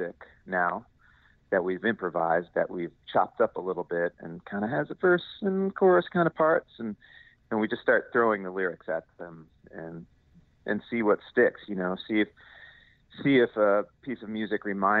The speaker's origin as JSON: {"language": "English", "region": "New York", "country": "United States", "said": "I'm from New York and it just never spoke to me."}